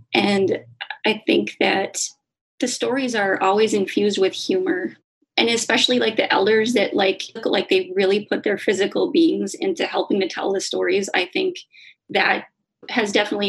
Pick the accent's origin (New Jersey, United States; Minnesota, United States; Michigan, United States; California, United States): Minnesota, United States; Red Lake; I'm from Red Lake, Minnesota